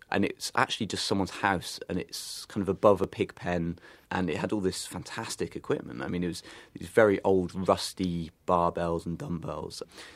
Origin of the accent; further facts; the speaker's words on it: England, United Kingdom; And I burnt terribly, as any Englishman would in those conditions.